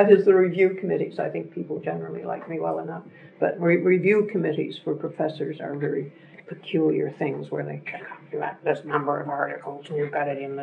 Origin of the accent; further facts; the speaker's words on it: Pleasant Point, Nova Scotia, Canada; I was born right here in Shelburne County, Pleasant Point, this house, on February the 7th, 1925.